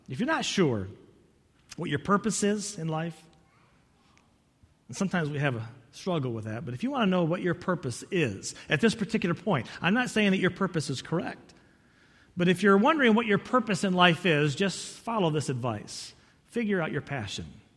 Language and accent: English; Michigan, United States; Maybe they told me that because I'm from Michigan.